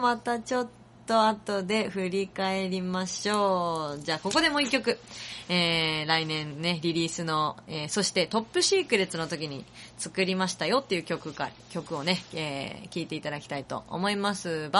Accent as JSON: {"language": "Japanese", "region": "Tokyo", "country": "Japan", "said": "私はちゃんと東京の人間ですよね、東京の人間なのでございますよ。"}